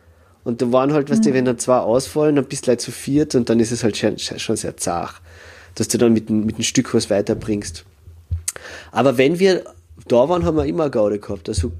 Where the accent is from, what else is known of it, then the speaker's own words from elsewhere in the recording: Carinthia, Austria; now in Vienna, Austria; Und ich bin 36 Jahre alt und ich bin Kärntner, der in Wien als Sonderschullehrer arbeitet.